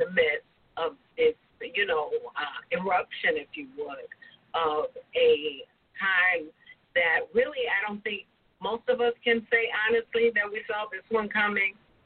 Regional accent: Cleveland, Ohio, United States; now in Columbus, United States; I am originally from Cleveland. I am currently residing in Columbus, Ohio

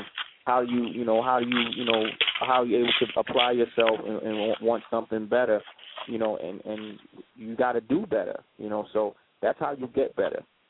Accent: Baltimore, Maryland, United States; because, you know, I'm from here. You know, this is I'm born and bred in Be More City

